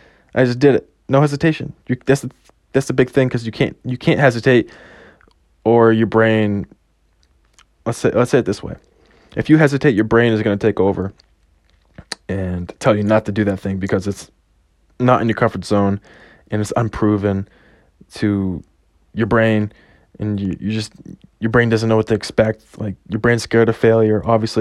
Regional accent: Massachusetts, United States; I have been a lifelong Patriots fan because I'm from New England, Massachusetts.

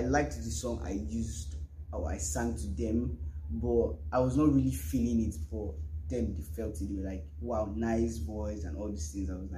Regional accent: Cross River, Nigeria; Nigerian. Yeah. And I'm from Cross River. I'm from Cross River in Yako Local Government Area, to be precise.

